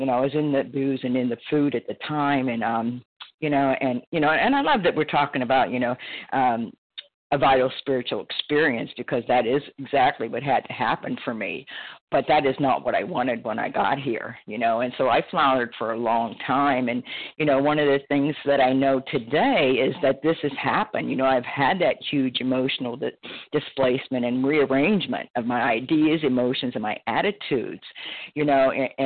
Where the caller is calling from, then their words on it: Florida, United States; recovered compulsive eater, anorexic in Florida.